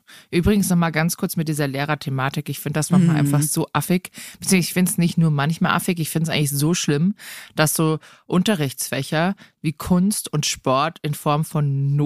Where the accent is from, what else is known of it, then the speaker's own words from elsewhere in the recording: Rottach-Egern, Bavaria, Germany; Ich bin hier am Tegernsee groß geworden, in Reutach-Egern.